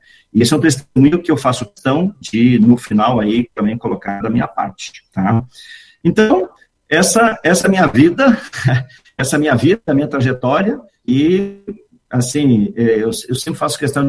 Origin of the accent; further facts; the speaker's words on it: Nova Venécia, Espírito Santo, Brazil; born there; Mas eu nasci no Espírito Santo, numa cidade... Hoje acho que já é uma cidade, mas Vila Pavão, né? Nova Venécia. Nova Venécia era a cidade onde tinha maternidade quando eu nasci lá.